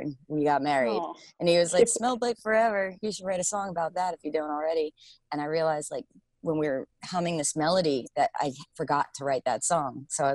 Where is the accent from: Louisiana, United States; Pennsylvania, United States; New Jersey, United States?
New Jersey, United States; Asbury Park; You know, I'm from Asbury Park, New Jersey, and I have stayed away from the Jersey Shore sound, I thought, with like a 10-foot pole.